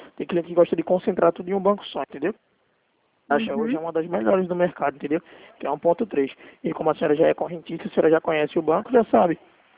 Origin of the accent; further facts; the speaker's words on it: Recife, Pernambuco, Brazil; Eu sou aqui de Recife, Pernambuco.